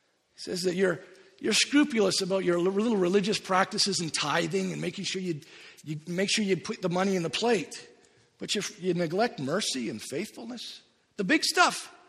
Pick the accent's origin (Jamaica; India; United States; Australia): India; When I was growing up in India as a kid